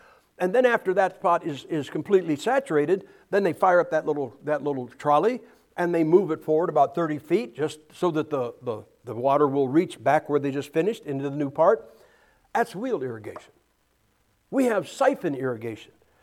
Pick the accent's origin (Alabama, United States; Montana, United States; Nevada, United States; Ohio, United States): Ohio, United States; Now, I'm from Ohio, and Ohio, weather-wise, is about like this, except our sky turns blue every now and then.